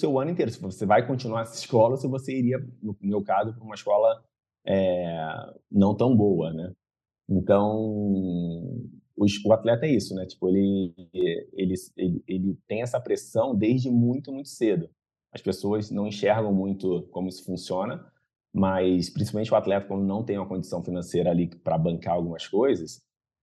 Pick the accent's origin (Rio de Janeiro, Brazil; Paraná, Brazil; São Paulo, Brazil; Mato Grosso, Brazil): Rio de Janeiro, Brazil; Cresci, nasci no Rio de Janeiro, na capital. Sou carioca da gema, como o pessoal fala, né? Nasci ali em Jacarepaguá, num bairro chamado Praça Seca, muito conhecido como Zona Suburbana, no Rio de Janeiro.